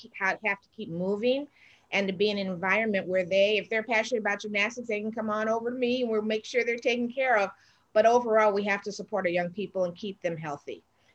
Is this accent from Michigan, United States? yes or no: yes; Detroit, Michigan, United States; But I grew up in Detroit, so I'm from Detroit, Michigan. And when we started, there wasn't a lot of gymnastics in the city.